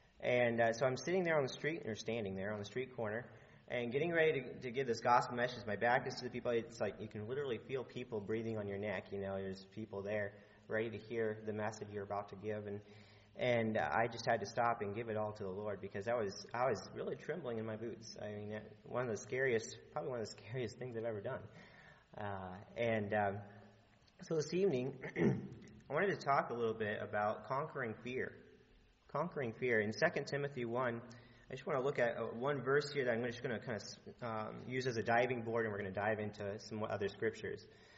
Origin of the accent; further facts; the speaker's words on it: Wichita, Kansas, United States; I was raised in Wichita, Kansas, which I thought was a big city.